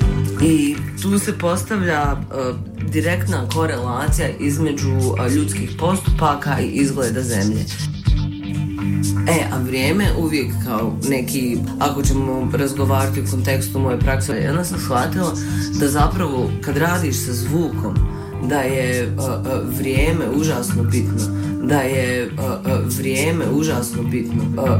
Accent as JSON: {"language": "Bosnian", "town": "Sarajevo", "region": "Federation of Bosnia and Herzegovina", "country": "Bosnia & Herzegovina", "tie": "born or raised there", "said": "rodom sam iz Sarajeva, gdje i trenutno živim. Zapravo živim između New Orleans i Sarajeva i Zagreba. Nosim hrvatski pasoš, sticajem okolnosti."}